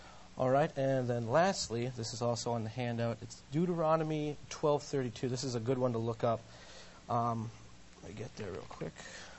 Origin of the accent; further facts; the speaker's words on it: Ohio, United States; Yes, we are all from Ohio.